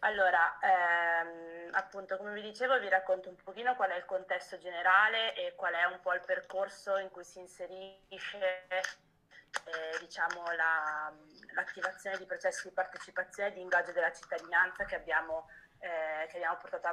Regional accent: Trento, Trentino-Alto Adige, Italy; born there; also born or lived in Florence; now in Bologna, Italy; Io sono nata a Trento e avevo studiato scienze politiche a Firenze.

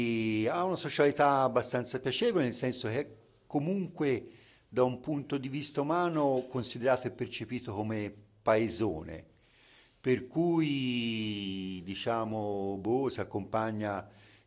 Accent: Tuscany, Italy; non lo dico da colonnatese perché non lo sono, sono toscano

